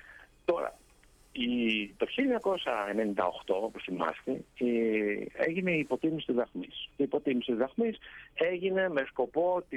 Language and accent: Greek; Greece; εγώ γεννήθηκα στην Ελλάδα, μεγάλωσα και μεγάλωσα εκεί. Πήγα στο σχολείο και τελειώνοντας το σχολείο, πήγαμε στην Αμερική και σπούδασα ηλεκτρολόγος μηχανικός με υποτροφία. Έπειτα επέστρεψα στην Ελλάδα